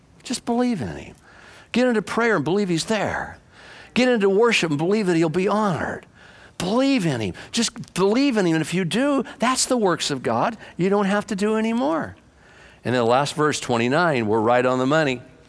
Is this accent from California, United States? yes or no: yes; Bakersfield, California, United States; Where are you from? We're from Bakersfield.